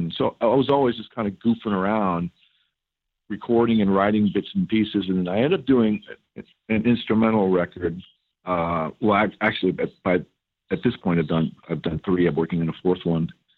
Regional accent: California, United States; Because I grew up in the Bay Area and just playing in bands, playing guitar in rock bands, rock, pop, whatever.

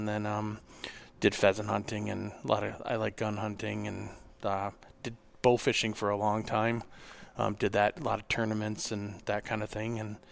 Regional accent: Minneapolis, Minnesota, United States; I grew up in North Minneapolis, right in the hood.

